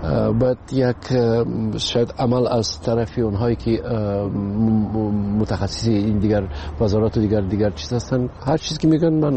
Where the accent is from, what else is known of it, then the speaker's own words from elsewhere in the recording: Tajikistan; پیش از همه تاجیکستان وطن است، بله این خانه ای من است و مادرم اینجاست، فرزندام اینجاست.